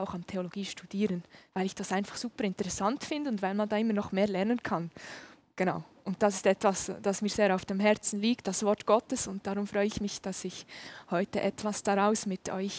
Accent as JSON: {"language": "German", "town": "Thun", "region": "Bern", "country": "Switzerland", "said": "Wie gesagt, ich komme aus Thun."}